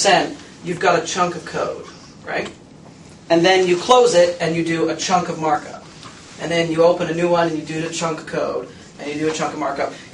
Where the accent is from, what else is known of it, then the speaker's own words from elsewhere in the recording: Vancouver, British Columbia, Canada; Yeah, I grew up in Vancouver, Canada.